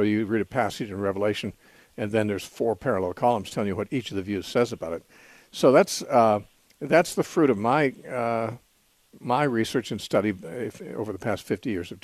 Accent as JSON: {"language": "English", "country": "United States", "said": "As an American, for some reason, we had never even thought of that."}